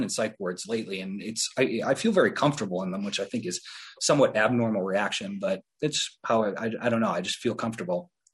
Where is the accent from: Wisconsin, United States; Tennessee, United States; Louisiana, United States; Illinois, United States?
Wisconsin, United States; I come from Wisconsin. If you've never been to Wisconsin, it's sort of similar to the Shire, I guess. And people are sort of like hobbits. We like cheese quite a bit and really, really, really like beer.